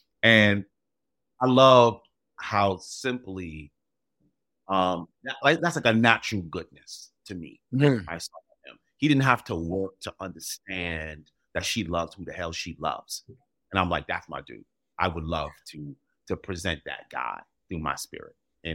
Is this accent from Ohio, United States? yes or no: no; New York City, New York, United States; I'm from the Bronx, bro.